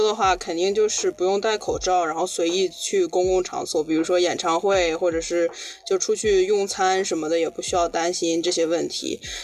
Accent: Beijing, China; now in United States; 我是在中国北京长大的，对。我是去年从工作开始才搬到湾区的，所以并没有来湾区很长时间。

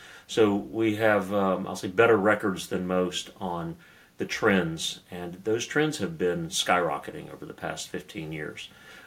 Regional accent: Florida, United States; I'm from Florida and have operated mostly in Florida for my professional career

